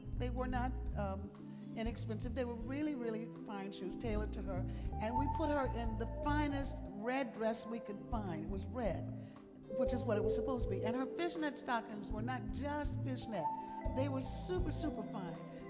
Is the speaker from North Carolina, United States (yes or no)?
yes; Black Mountain, North Carolina, United States; I grew up in North Carolina, the deep, deep South, Black Mountain, North Carolina.